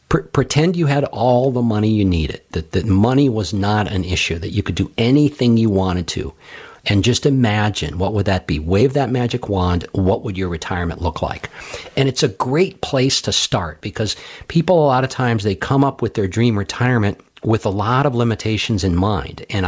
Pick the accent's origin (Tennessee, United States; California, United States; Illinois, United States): California, United States; Los Angeles; When I was in high school, I grew up out in Los Angeles.